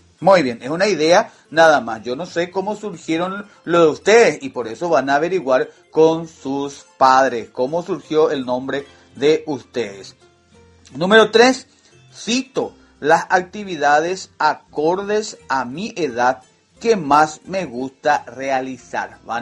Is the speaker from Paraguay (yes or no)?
yes; Paraguay; como persona, como individuo, como paraguayos y paraguayas